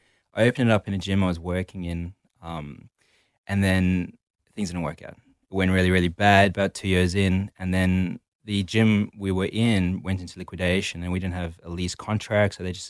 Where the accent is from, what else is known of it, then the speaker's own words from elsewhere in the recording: South Africa; So, growing up in South Africa, I'd always been involved in the arts, entertainment, did a bit of music, worked in a bit of theatre, did a lot of that in school.